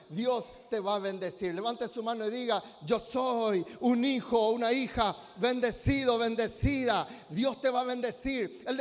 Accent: Paraguay; Porque transitoriamente yo soy paraguayo, pero mi ciudadanía, dice el apóstol, está en los cielos.

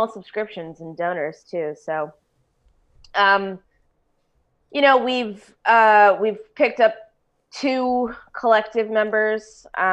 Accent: Schenectady, New York, United States; I went to one of these protests in my hometown.

